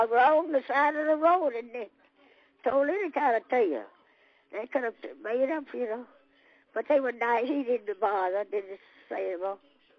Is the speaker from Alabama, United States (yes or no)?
yes; Decatur, Alabama, United States; I grew up right here in Decatur. Been here all my life. I was born right up on the hill here in Morgan County.